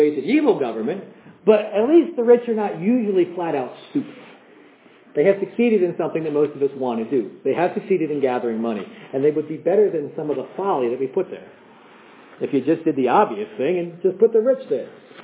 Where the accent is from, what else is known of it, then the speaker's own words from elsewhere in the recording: United States; And I thought that my problem was because I'm an American and we're founded on the rejection of British aristocracy.